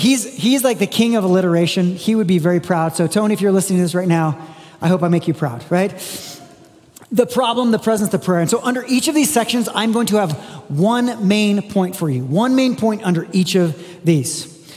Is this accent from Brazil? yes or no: yes; Brazil; I grew up in Brazil, so I kind of was partial to them